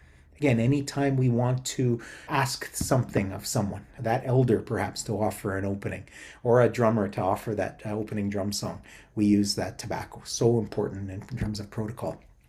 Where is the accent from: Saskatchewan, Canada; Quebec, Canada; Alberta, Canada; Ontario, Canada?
Ontario, Canada; Nipissing; I come from Nibissing, and Nibi is our word for water, Anishinaabe word for water.